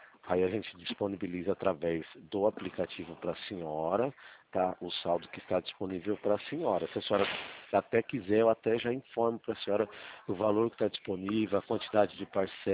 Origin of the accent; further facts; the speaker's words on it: São Paulo, Brazil; Eu sou do interior aqui de São Paulo.